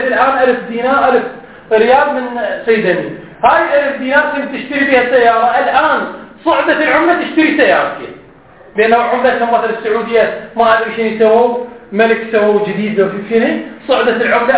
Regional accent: Iraq; moved away; مثل ما صارت عندنا بالعراق احنا قبل 15 سنة لما جينا

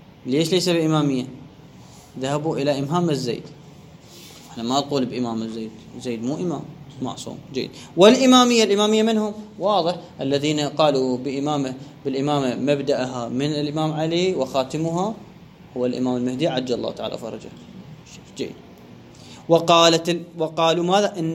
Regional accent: Iraq; انقطعت الكهرباء كما عندنا بالعراق

